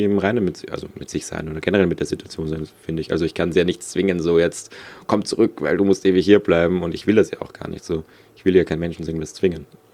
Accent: Vienna, Austria; accent: Austrian; ich komme aus Wien und den österreichischen Akzent

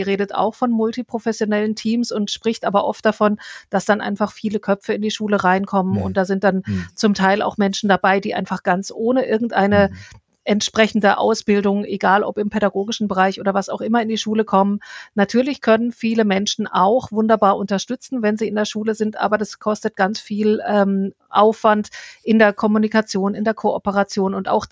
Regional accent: Kirchzarten, Baden-Württemberg, Germany; ich komme ja aus Freiburg, dort, wo ich aufgewachsen bin, in Kirchzarten

